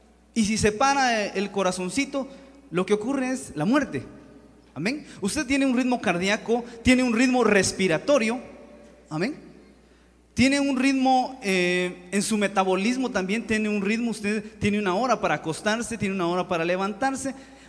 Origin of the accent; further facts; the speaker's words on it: Guatemala; Y nosotros los guatemaltecos también tenemos un cantadito.